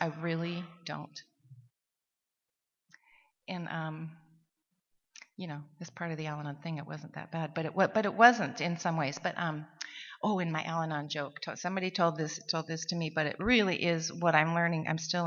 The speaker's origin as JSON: {"language": "English", "region": "Montana", "country": "United States", "said": "we're from Montana, our parents were, perfect for each other, both alcoholics"}